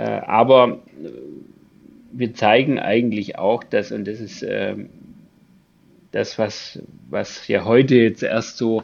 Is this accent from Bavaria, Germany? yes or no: yes; Bavaria, Germany; Ja, also ich bin im Allgäu aufgewachsen